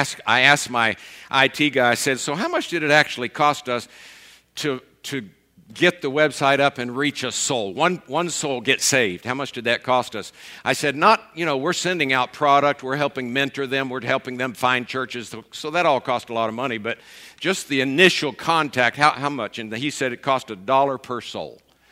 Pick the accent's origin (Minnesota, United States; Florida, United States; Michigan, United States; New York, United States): Florida, United States; Tampa; I was born and raised in Tampa, Florida. Lived there for 27 years. I was a beach bum.